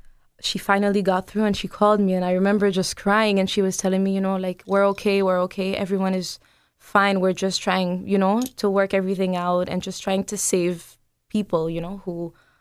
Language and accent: English; Port-au-Prince, Ouest, Haiti; I'm from Port-au-Prince.